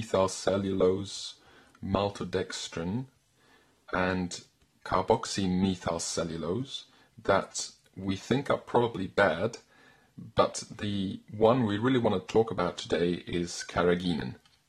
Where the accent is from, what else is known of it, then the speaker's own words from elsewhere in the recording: Belgium; I'm from Belgium. I love dairy.